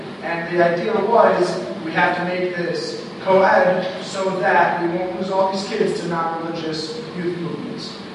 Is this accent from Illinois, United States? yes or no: yes; Chicago, Illinois, United States; So I grew up in Chicago. The truth is, me growing up, my mother wouldn't want me to make it if it wasn't co-ed.